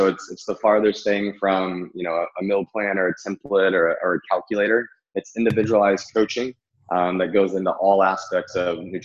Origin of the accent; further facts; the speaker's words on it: Kansas, United States; when I came from Kansas and everybody found out about